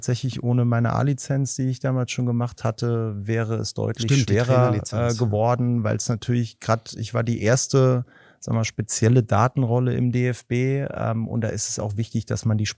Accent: Saarland, Germany; Elversberg ist von meinem Heimatort 2 Kilometer weg.

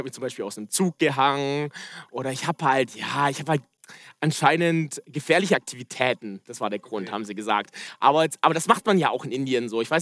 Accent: Ulm, Baden-Württemberg, Germany; ich komme aus Ulm, ich komme aus einem, keine Ahnung, 100-Seelendorf, weißt du?

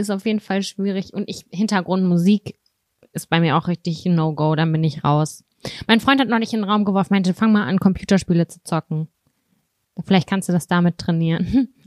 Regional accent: Lübbecke, North Rhine-Westphalia, Germany; Und zwar habe ich damals in Lübbecke als Kind in der Nähe von der Kirche gewohnt, weißt du?

